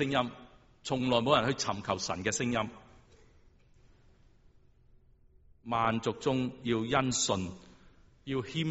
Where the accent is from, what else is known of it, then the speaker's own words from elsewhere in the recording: China; 如果不是戴德生来中国，我们中国人怎样可以听到福音？